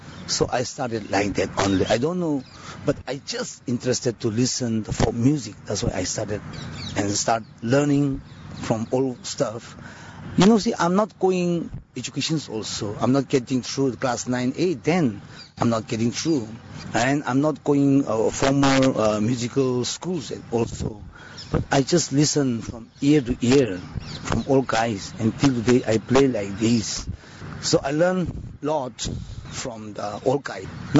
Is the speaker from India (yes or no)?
yes; Manipur, India; I'm from Manipur and I'm Thangkhul tribe from Manipur state. I'm living in the Myanmar border. I'm living in the jungle. … I'm a folk musician and composers